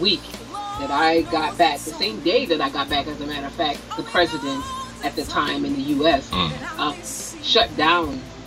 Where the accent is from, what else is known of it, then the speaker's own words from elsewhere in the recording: the South, United States; I'm from the South, you know, we're real big on our elders.